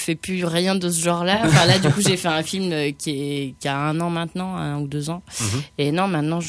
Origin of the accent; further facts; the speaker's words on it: Normandy, France; Je suis normande à la base et du coup, je faisais beaucoup d'affiches de concerts notamment.